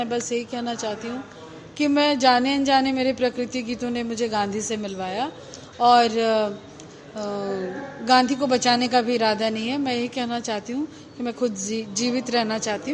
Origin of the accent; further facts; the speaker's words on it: Palamu, Jharkhand, India; मैं मूलतः पलामू झारखंड की रहने वाली हूँ